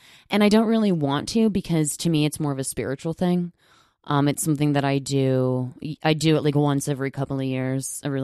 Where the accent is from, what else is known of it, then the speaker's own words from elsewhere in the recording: Chicago, Illinois, United States; also born or lived in Texas; So Chicago is my home. Chicago is where I fucking grew up, where life started to happen and I started to figure some shit out.